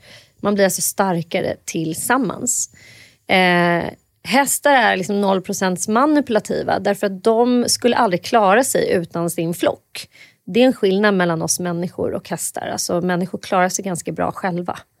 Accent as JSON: {"language": "Swedish", "town": "Åre", "region": "Jämtland County", "country": "Sweden", "tie": "born there", "said": "Och jag föddes i Åre och då bodde mina föräldrar där."}